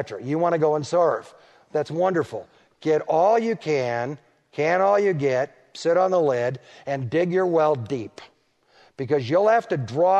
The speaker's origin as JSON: {"language": "English", "town": "Detroit", "region": "Michigan", "country": "United States", "tie": "born or raised there", "said": "Baptist church built a new building not far from where I grew up in Detroit."}